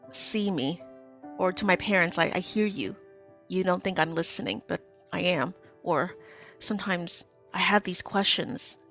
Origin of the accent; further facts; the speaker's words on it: New York, United States; being like a woman, being Cambodian, being a New Yorker, all those things were in there.